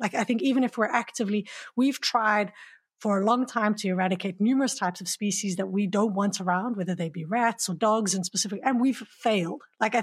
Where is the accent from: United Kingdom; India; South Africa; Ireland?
South Africa; I'm from South Africa and I'm a white South African, I can't disavow the fact that I come from, you know, a heritage of colonization and of apartheid in South Africa, right?